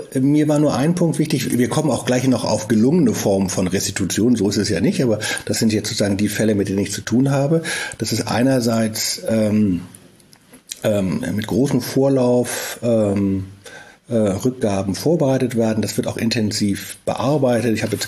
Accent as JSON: {"language": "German", "region": "Hamburg", "country": "Germany", "tie": "born or raised there", "said": "Das habe ich in Hamburg erlebt, meiner Heimatstadt."}